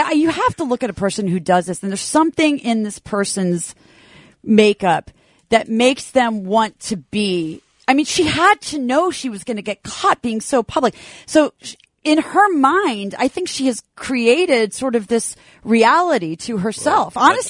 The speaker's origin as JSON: {"language": "English", "country": "United Kingdom", "said": "maybe I'm British."}